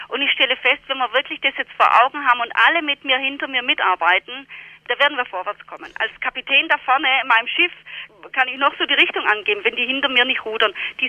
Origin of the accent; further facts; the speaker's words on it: Baden-Württemberg, Germany; Meine liebe Mama, die hatte ein Lebensmittelgeschäft in meinem Dorf, wo ich herkomme, in der Nähe von Stuttgart.